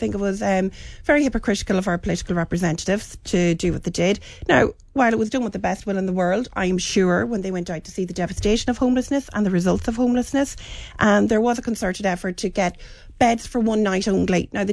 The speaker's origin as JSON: {"language": "English", "country": "Ireland", "said": "I think it's very important for us as Irish people that we are standing in solidarity with the French people."}